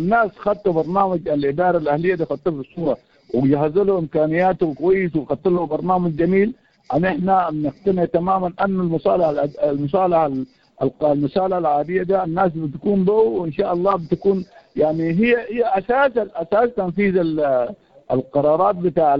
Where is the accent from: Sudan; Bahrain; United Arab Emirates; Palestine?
Sudan; Darfur; انا من دارفور طبعا